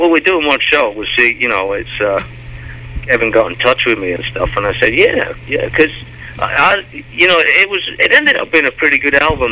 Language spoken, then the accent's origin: English; Manchester, North West England, United Kingdom; now in London, United Kingdom; I'm originally from Manchester, and I moved down to London